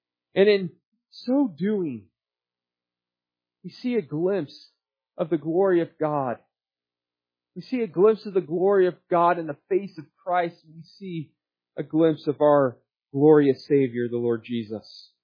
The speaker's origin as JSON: {"language": "English", "region": "Nebraska", "country": "United States", "said": "one of the dumbest lawsuits ever filed sadly occurred in my home state of Nebraska."}